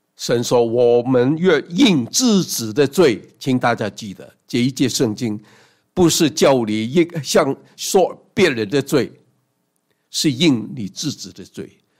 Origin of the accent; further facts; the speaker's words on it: China; 很多时候我们中国人说，为什么这个人做的怎么多不好的事情